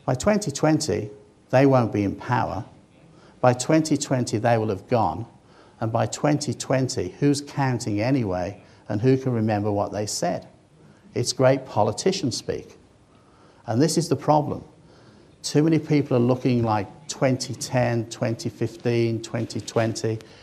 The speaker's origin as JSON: {"language": "English", "town": "Birmingham", "region": "West Midlands", "country": "United Kingdom", "tie": "born or raised there", "said": "I was born and raised in Birmingham, England"}